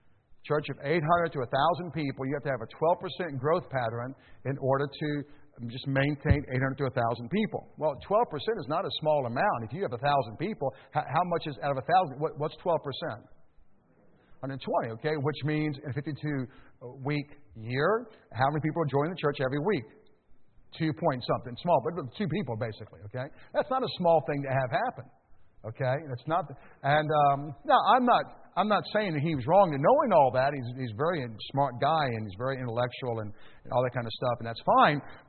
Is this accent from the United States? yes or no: yes; United States; Now, thank God I'm an American, okay?